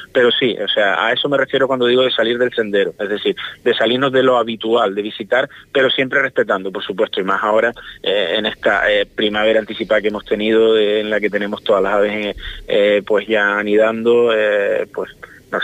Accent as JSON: {"language": "Spanish", "town": "Agua de Bueyes", "region": "Canary Islands", "country": "Spain", "said": "yo sí que soy de Agua de Güelles, pues soy un enamorado de mi pueblo"}